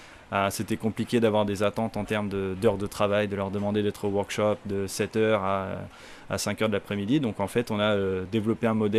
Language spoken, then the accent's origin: French; Normandy, France; moved away as an adult; now in Philippines; j'ai 27 ans et je viens de Basse-Normandie. Et ça fait 5 ans que je suis aux Philippines.